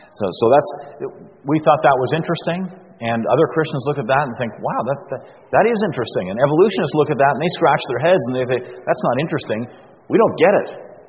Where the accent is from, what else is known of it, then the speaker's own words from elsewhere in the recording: Kitchener, Ontario, Canada; And born in Kitchener, lived there all my life.